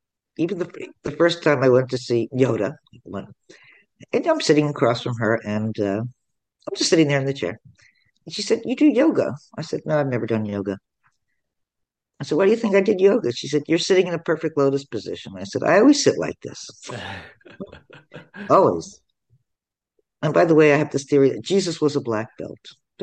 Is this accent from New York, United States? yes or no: yes; New York, United States; also born or lived in New Jersey; I grew up in New Jersey. As I said, I was born in New Jersey. I grew up in New York. I left New Jersey early. I had to get out of New Jersey.